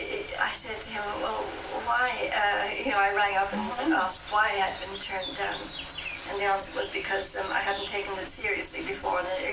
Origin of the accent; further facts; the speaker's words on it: Coventry, West Midlands, United Kingdom; now in London, United Kingdom; And I was brought up in Coventry.